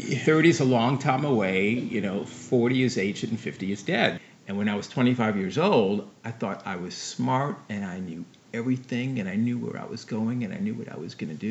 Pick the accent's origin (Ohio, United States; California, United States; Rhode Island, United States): Rhode Island, United States; moved away as an adult; I'm originally from Rhode Island, although my family is all from New York. So in a sense, we were like New Yorkers. And then my parents settled in Rhode Island. And as soon as I grew up, I moved to New York.